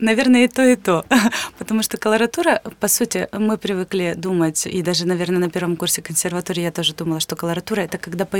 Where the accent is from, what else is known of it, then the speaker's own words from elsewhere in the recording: Donbas, Ukraine; я сама из Донбасса, и я много за последние годы пережила.